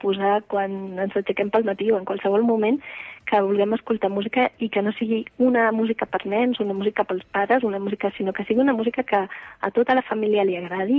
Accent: Andalusia, Spain; also born or lived in Barcelona; jo vaig néixer a Barcelona, però als 3 anyets vaig marxar cap a Andalusia, cosa estranya, perquè passava del revés a la meva època, que els andalusos venien cap aquí, però jo vaig fer del revés amb la meva família.

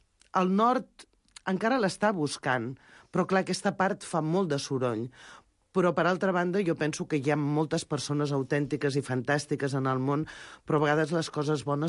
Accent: Sant Celoni, Catalonia, Spain; Sant Celoni és a casa, és el meu poble.

